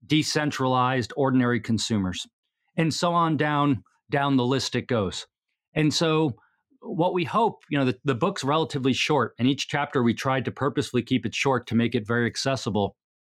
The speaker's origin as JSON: {"language": "English", "country": "United States", "said": "I'm an American citizen. I've lived here my whole life as my permanent home."}